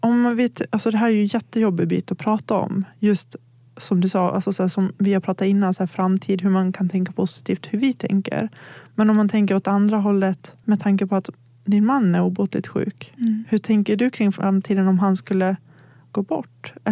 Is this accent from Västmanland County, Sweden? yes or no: no; Gagnef, Dalarna County, Sweden; Alltså om jag har varit hemma i Gagnef eller i Borlänge och så här